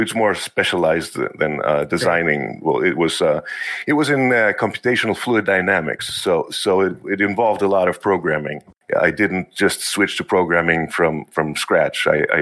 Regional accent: Greece; also born or lived in London, United Kingdom / Boston, United States; now in Maryland, United States; I grew up in Greece. I was born in London, England. So most of my family is still in Greece. I spend a lot of time in Boston, but now we're here in Maryland.

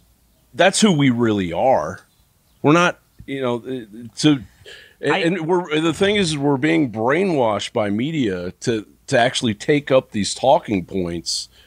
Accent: New York City, New York, United States; moved away as an adult; When I came here, I was a musician from New York City, man.

